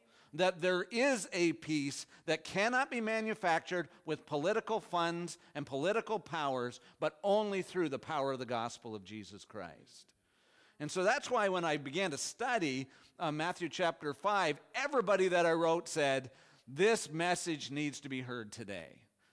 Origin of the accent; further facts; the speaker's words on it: Canada; I'm Canadian by birth and citizenship, and Canadians, because there's only six of us, we never go to war